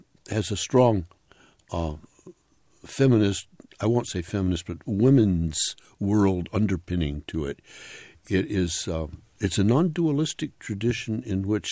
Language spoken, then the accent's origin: English; Pacific Northwest, United States; also born or lived in San Francisco; I'm a West Coast guy. I grew up in the Though I was born in San Francisco, my parents moved up to the Pacific Northwest